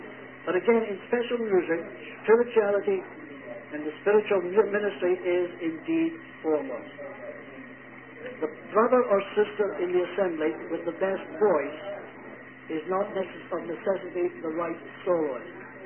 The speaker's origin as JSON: {"language": "English", "region": "Scotland", "country": "United Kingdom", "said": "And that appealed to me as a Scotsman."}